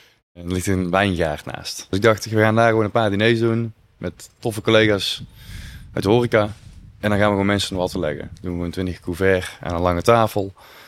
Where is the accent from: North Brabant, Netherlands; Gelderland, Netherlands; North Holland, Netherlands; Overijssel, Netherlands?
North Brabant, Netherlands; Hilvarenbeek; Ja, en ik kom hier uit het dorp. Ik kom uit Hilvarenbeek.